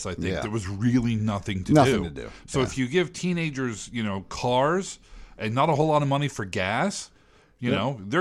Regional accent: Milford, Delaware, United States; I grew up in Milford, Delaware, which is, not the end of the world, but it's right around the corner.

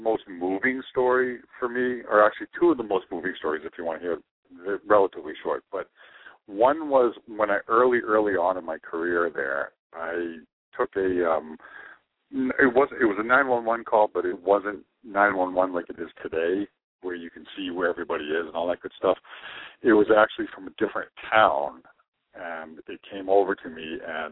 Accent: Madbury, New Hampshire, United States; I am from New Hampshire. I'm in Madbury, a little town just west of Dover.

